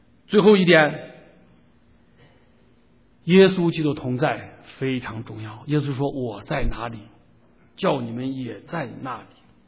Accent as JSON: {"language": "Chinese", "country": "China", "said": "因为我们中国人几千年来误解了"}